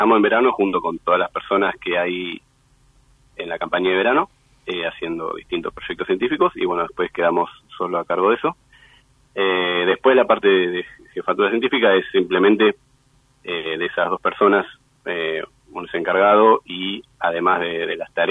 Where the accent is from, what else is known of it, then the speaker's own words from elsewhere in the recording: Mar del Plata, Buenos Aires Province, Argentina; also born or lived in Bariloche; Yo soy de Mar del Plata, hace un tiempo vivía en Bariloche.